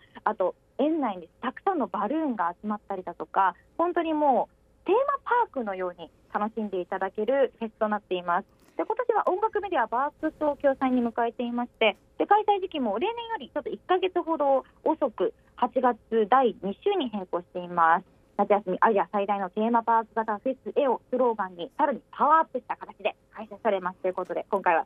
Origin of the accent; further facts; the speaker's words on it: Nagoya, Aichi, Japan; 名古屋出身です。